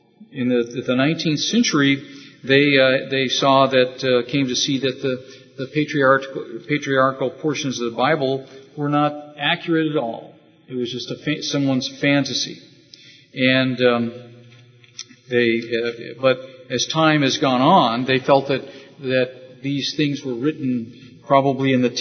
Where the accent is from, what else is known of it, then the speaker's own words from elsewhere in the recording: California, United States; For instance, I grew up in California for the most of my life.